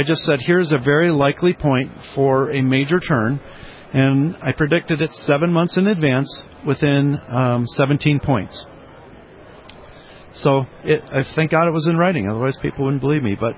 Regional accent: Chicago, Illinois, United States; Yeah, the short version is I'm from Chicago and I had an office in a bank

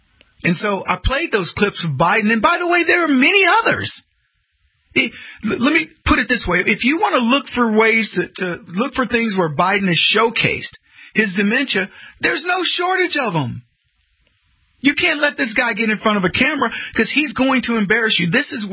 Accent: United States; I have nothing to apologize for in being an American. And I will not apologize for being an American.

